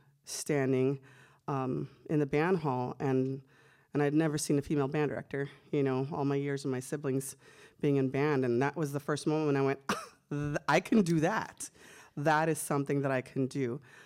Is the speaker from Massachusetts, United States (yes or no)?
no; Corpus Christi, Texas, United States; Born and raised in Corpus Christi.